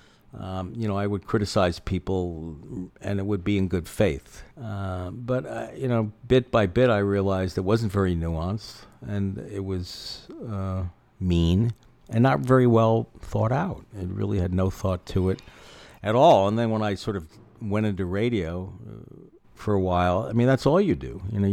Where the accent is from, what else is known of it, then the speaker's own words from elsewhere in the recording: Manhattan, New York, United States; I grew up in Manhattan on the Upper West Side.